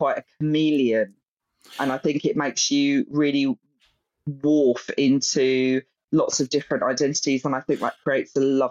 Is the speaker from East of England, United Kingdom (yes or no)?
yes; East of England, United Kingdom; in Essex, but during the time of the Gulf War. Right. So, and I grew up in, I would say, quite a right-leaning Tory town. There was an army barracks